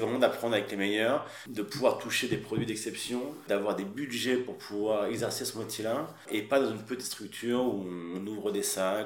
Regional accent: Paris, Île-de-France, France; moi, en tant que Parisien, j'ai eu la chance très rapidement de pouvoir obtenir ces stages parce que j'étais juste là

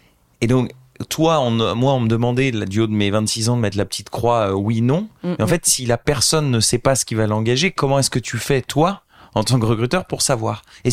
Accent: Hauts-de-France, France; moved away as an adult; also born or lived in Argentina; je viens du nord de la France, de ouais. Picardie, et ma maman, mon papa est français, ma mère est égyptienne, sa famille est italienne libanaise.

